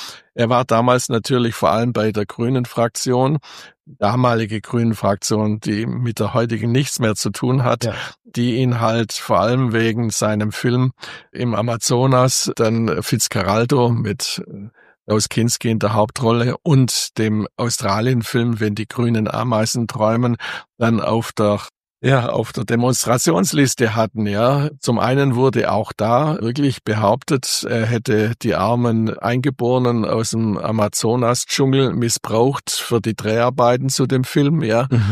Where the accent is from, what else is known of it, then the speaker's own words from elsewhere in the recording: Biberach, Baden-Württemberg, Germany; bin ich ja in Biberach groß geworden, als ich 1972 aus dem Studium zurückkam und die Kinos von meinen Eltern weiterführte